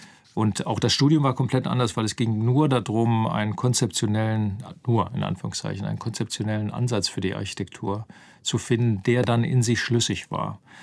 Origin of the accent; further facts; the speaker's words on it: Solingen, North Rhine-Westphalia, Germany; die war näher an Solingen, wo ich groß geworden bin.